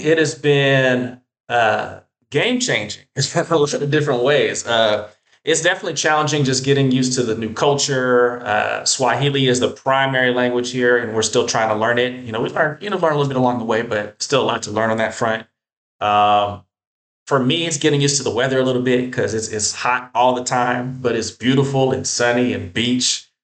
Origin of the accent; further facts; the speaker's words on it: Seattle, Washington, United States; we're originally from the Seattle area in Washington State.